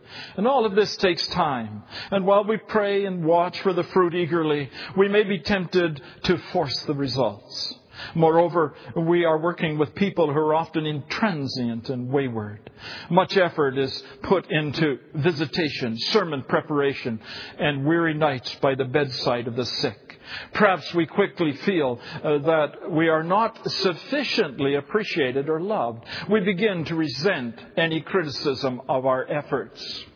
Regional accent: Dryden, Ontario, Canada; many years ago, as a young boy, I heard a sermon by a shantyman in my hometown church in Dryden.

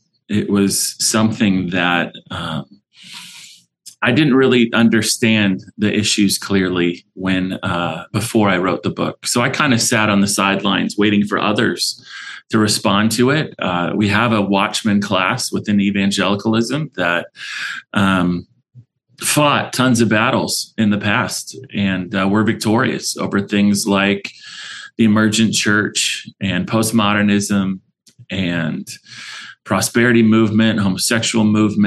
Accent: California, United States; now in Arizona, United States; we live here in Arizona. We're transplants from California, so don't hold that against us

